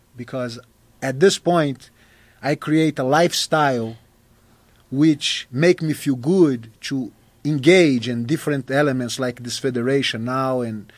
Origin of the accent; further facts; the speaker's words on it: Rio de Janeiro, Brazil; English is a second language; You know, I'm a tropical rat. I'm born and raised in Rio, so I cannot stay away from the water.